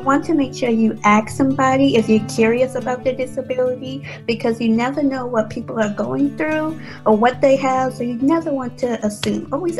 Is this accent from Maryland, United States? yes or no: yes; Maryland, United States; I'm from Baltimore County and I live with my family.